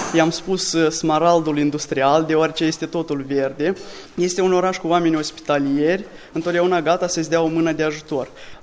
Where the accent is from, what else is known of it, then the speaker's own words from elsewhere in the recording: Moldova; Suntem 14 studenți din Republica Moldova